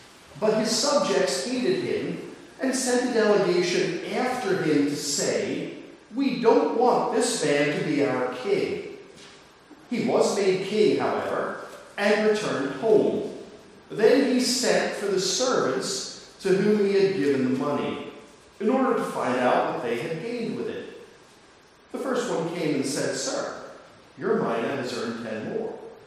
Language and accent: English; St Andrews, Scotland, United Kingdom; You can tell I'm from St. Andrews.